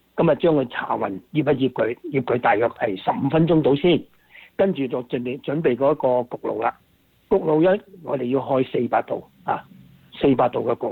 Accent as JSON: {"language": "Cantonese", "country": "China", "said": "一般咧，我哋中國人多數買扇面啊。"}